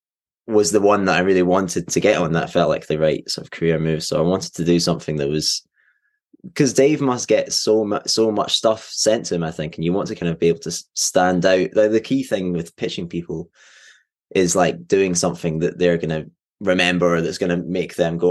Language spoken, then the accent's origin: English; Scotland, United Kingdom; now in Glasgow, United Kingdom; I live in Scotland, in Glasgow. I'm from Clackmannanshire, kind of near the Ochil Hills, and then I grew up there, moved to Glasgow to be a musician